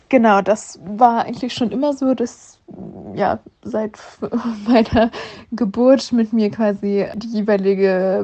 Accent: Germany; born there; weil wir zwar damals schon in Deutschland gelebt haben, also ich wurde auch in Deutschland geboren

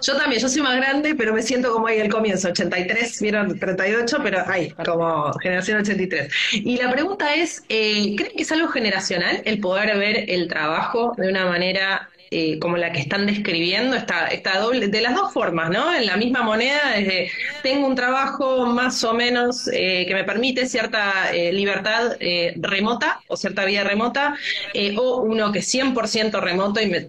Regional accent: Argentina; Pero digo, también somos argentinas, ¿no?

